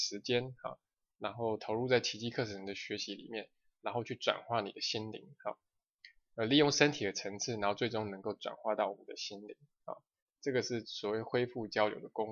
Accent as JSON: {"language": "Chinese", "country": "China", "said": "就像我们中国人讲的，一言不合就吵了起来"}